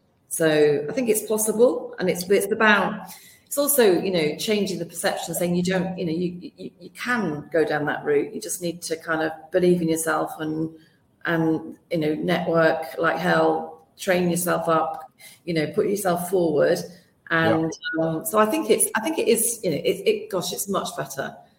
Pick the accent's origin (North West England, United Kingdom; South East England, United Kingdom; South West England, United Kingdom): North West England, United Kingdom; Wigan; moved away as an adult; When I was 18, I came from Wigan going to, I failed my A-levels. That's why I went to Bristol Poly at the time.